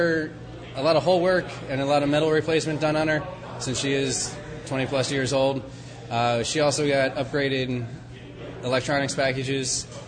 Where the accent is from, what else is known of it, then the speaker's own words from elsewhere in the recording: Philadelphia, Pennsylvania, United States; I'm originally from Philadelphia.